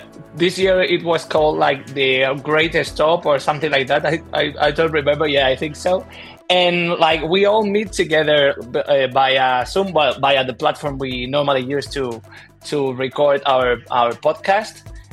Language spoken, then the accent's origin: English; Madrid, Community of Madrid, Spain; Like, for example, I'm from Madrid